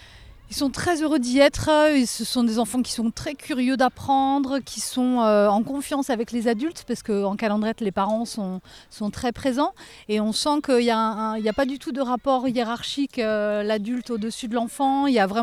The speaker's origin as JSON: {"language": "French", "town": "Abeilhan", "region": "Occitanie", "country": "France", "said": "Je viens de, du village d'Abeillan."}